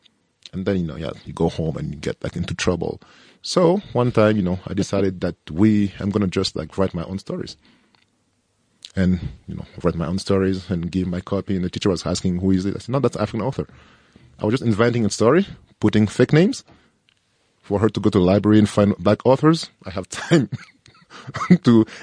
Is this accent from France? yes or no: yes; France; Yeah, that was my reality growing up in France.